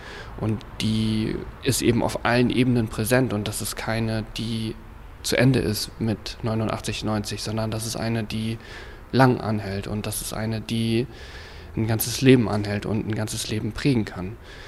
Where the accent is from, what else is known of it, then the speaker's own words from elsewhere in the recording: Düsseldorf, North Rhine-Westphalia, Germany; Ich bin in Düsseldorf geboren und bin in Westdeutschland groß geworden.